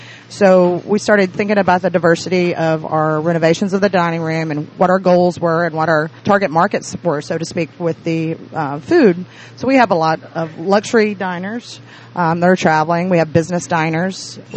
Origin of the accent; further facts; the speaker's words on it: Alabama, United States; also born or lived in Tennessee; I am. I'm originally from Alabama. I moved here from Tennessee with Bob in 97.